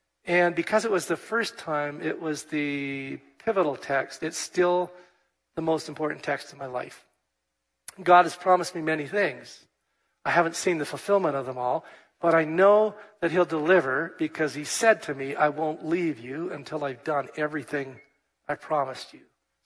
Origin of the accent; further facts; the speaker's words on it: Vancouver, British Columbia, Canada; We grew up in Vancouver